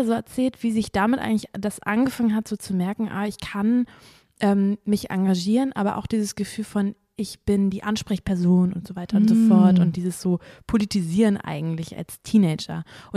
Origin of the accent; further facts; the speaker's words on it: Reisdorf, Schleswig-Holstein, Germany; Ich habe ja schon mal erzählt, ich komme aus Reisdorf, aus der Nähe von Kiel.